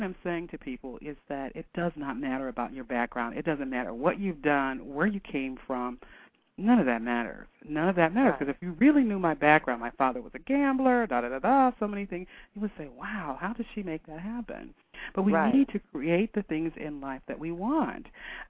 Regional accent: Canton, Ohio, United States; And we're talking about from Canton, Ohio. It's not quite the fashion capital of the world.

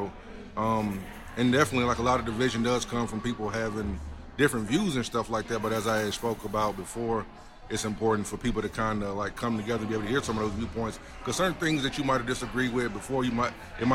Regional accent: Alabama, United States; now in Indiana, United States; I'm originally from Alabama. I came to Indiana University to get my PhD

